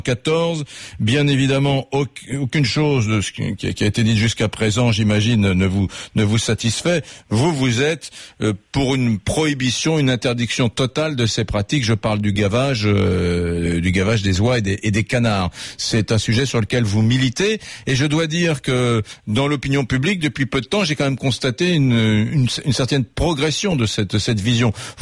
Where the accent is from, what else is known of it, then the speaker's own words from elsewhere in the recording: Occitanie, France; Moi, je viens du Gers.